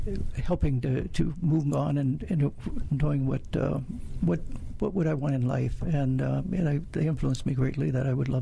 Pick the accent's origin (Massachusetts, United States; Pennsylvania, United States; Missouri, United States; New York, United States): Pennsylvania, United States; Erie; Erie, Pennsylvania.